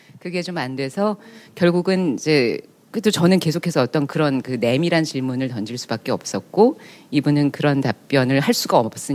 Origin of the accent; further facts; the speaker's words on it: Seoul, South Korea; 저도 강북 사람이라 강 넘어 잘 안 와요 강 건너서